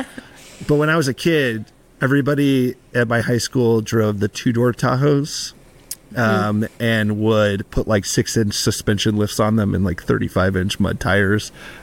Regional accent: Brooklyn, New York, United States; Yeah, grew up in Green Point, Brooklyn, where most people don't have cars.

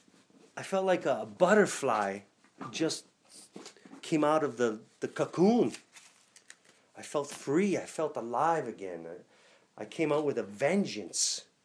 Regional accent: Canada; as a Canadian, you don't want to be using data on the cellular network in the States.

